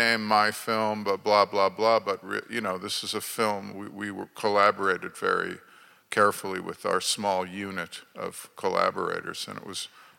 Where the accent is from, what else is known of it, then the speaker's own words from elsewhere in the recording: Akron, Ohio, United States; Yeah, I'm from Akron, Ohio.